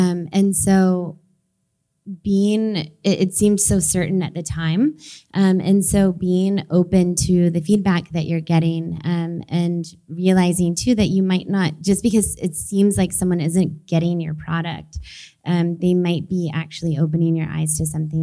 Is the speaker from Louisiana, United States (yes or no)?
yes; Louisiana, United States; born there; I was born in Louisiana, and it sounds like for anyone that's from Louisiana